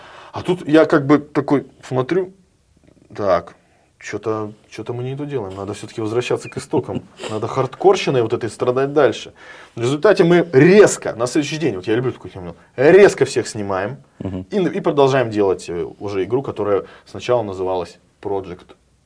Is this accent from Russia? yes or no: yes; Vilyuchinsk, Kamchatka Krai, Russia; now in Saint Petersburg, Russia; Я вообще сам, ну, вообще из Петербурга. Но если копнуть глубже, если посмотреть досье, я из города Вилючинска Камчатской области. Да, у нас там наш такой край, наш закрытый город